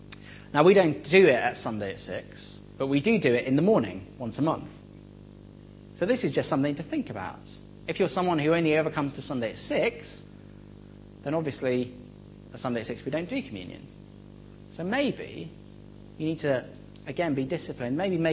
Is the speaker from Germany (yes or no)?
no; United Kingdom; partly because we're British and British people are like this.